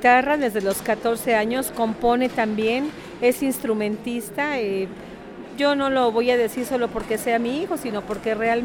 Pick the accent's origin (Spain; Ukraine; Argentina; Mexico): Mexico; Xochimilco, Mexico City; Yo vengo de Xochimilco.